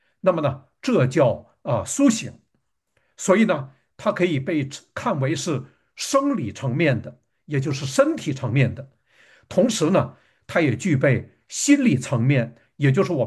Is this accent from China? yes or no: yes; Northeast China, China; 当我小的时候在东北长大